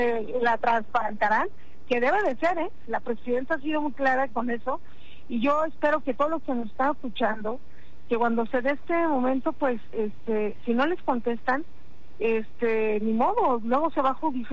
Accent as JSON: {"language": "Spanish", "region": "Zacatecas", "country": "Mexico", "said": "Bueno, porque yo soy de Zacatecas"}